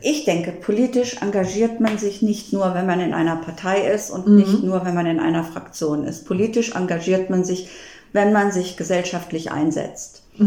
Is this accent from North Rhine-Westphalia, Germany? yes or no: no; Oldenburg, Lower Saxony, Germany; Und Oldenburg ist echt meine Heimatstadt.